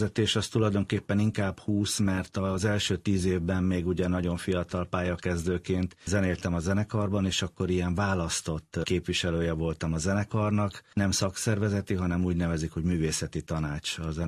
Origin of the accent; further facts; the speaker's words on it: Csolnok, Komárom-Esztergom, Hungary; abban a kis faluban, ahol én születtem, vagy ahol én éltem, Csolnoknak nevezik, ott nagyon nagy hagyománya volt a zenélésnek